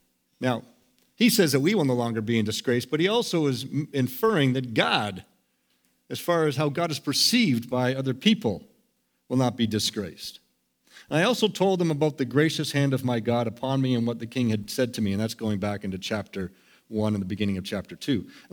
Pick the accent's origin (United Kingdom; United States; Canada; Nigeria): United Kingdom; Scotland; I'm from Scotland and sort of have some Celtic background